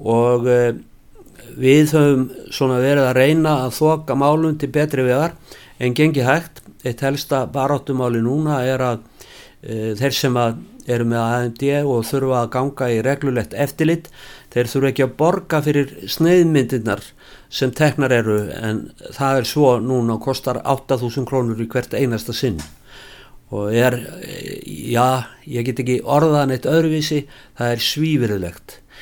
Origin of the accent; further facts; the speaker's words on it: Reykjavík, Capital Region, Iceland; Ég fæddur í Reykjavík 1950. … rafvirki og Gerður Magnúsdóttir kennari. Ég ólst upp inn í bústaðahverfi þó að fjölskyldan ætti nú rætur á hverfiskotunni